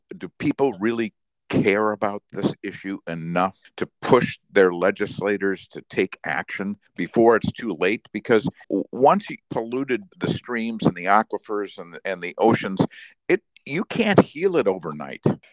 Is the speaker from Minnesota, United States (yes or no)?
yes; Minnesota, United States; I was born and raised in Minnesota, and they have a terrible situation going on because it's an agricultural state